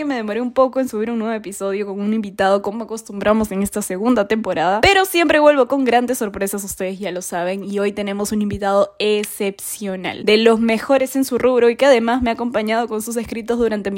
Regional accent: Peru; que ambiciosamente los introduce a mi tierra natal, Perú, que este año cumple 202 años de vida republicana.

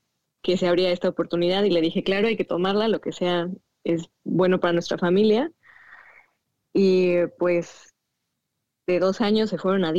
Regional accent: State of Mexico, Mexico; moved away as an adult; now in United States; Yo soy de la Ciudad de México. Bueno, realmente no es la Ciudad de México, es como Estado de México, pero está pegada. Es en la zona de satélite. Ahí nací, ahí crecí y llevo aquí en Estados Unidos 10 años ya.

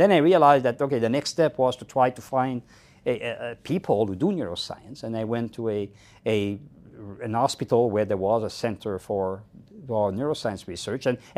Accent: Quebec City, Quebec, Canada; first language fr; English is a second language; moved away as an adult; now in Atlanta, United States; I'm not from the U.S. I'm French-Canadian. My first language is French.

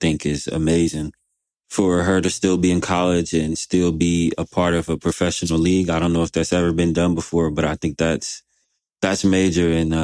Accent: North Carolina, United States; So I'm going to go ahead and just get this on record. I am from North Carolina.

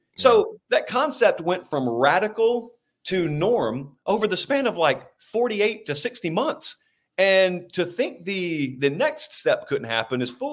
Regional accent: Georgia, United States; I grew up in Georgia.

